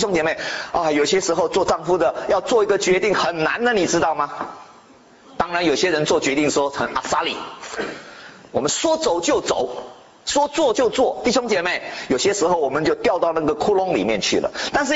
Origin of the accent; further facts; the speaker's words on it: Taiwan; born there; 我说我在台湾出生。